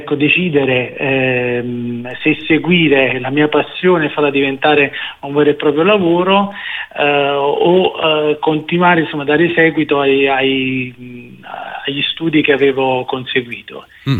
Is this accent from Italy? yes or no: yes; Caserta, Campania, Italy; io sono nato a Caserta, dove ho seguito tutto il percorso di studi fino a anche alla laurea